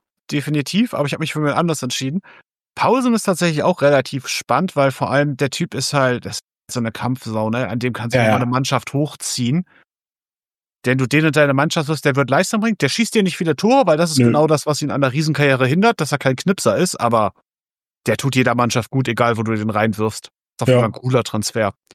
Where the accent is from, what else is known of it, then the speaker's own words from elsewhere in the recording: Dortmund, North Rhine-Westphalia, Germany; ich als Dortmunder